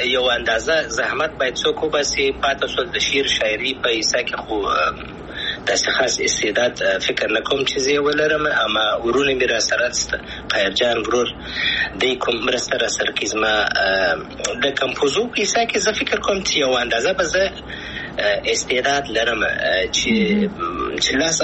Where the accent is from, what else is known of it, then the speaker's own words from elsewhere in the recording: Afghanistan; افغانستان خو زما دی زه افغان یم ان شاء الله بیا به افغانستان ته ولاړ سم ان شاء الله